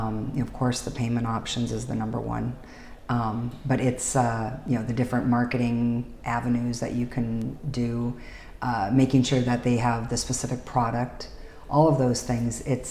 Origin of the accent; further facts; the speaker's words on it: North Dakota, United States; I grew up in North Dakota. I have a very amazing childhood, amazing family.